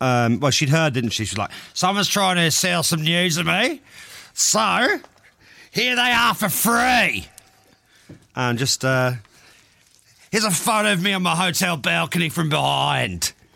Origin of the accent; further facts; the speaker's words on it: Bristol, South West England, United Kingdom; I'm from Bristol and I'm totally naked.